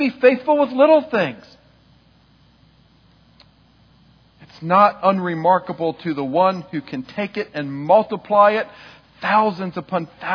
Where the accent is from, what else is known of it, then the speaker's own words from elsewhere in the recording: Eastport, Maryland, United States; I grew up in Eastport, and when I was a young person, my mother's family was very well known in Eastport and around Annapolis.